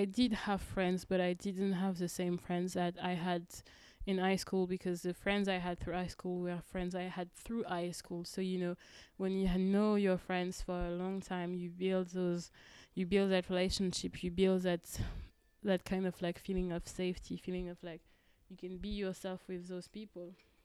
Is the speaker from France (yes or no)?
yes; France; English is a second language; moved away as an adult; now in United Kingdom; Bear in mind that I was raised in France. I lived in France until I was 18. And when I turned 18, after I finished, I guess, the equivalent of high school, lycée in France, so I did my baccalaureate, I decided to come to the UK.